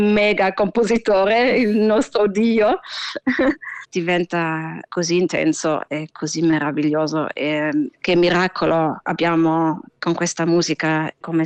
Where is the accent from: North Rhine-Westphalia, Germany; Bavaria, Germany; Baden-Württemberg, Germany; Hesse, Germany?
Baden-Württemberg, Germany; Stuttgart; E io sono di Stoccarda, quindi era, per me era anche era un matador.